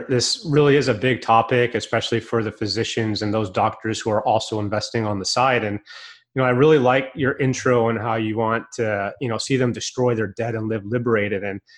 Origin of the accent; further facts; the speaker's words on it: Lake Tahoe, United States; So kind of the man behind the firm is I grew up in Lake Tahoe in the mountains, skier, snowboarder, you know, big outdoors guy.